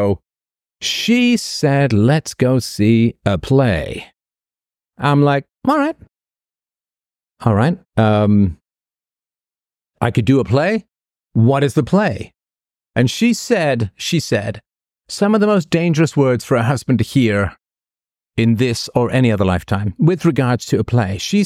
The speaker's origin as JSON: {"language": "English", "town": "Toronto", "region": "Ontario", "country": "Canada", "tie": "born or raised there", "said": "I grew up in Toronto, but I have not been to Toronto in quite some time. I don't particularly like going into Toronto these days. I live, of course, as you know, outside of Toronto."}